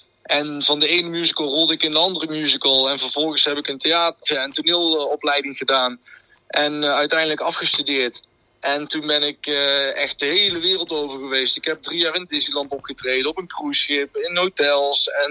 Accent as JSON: {"language": "Dutch", "town": "Eindhoven", "region": "North Brabant", "country": "Netherlands", "tie": "born or raised there", "said": "Nou, kijk, ik kom uit Eindhoven. Ik ben hier geboren en getogen. Trotse Eindhovenaar."}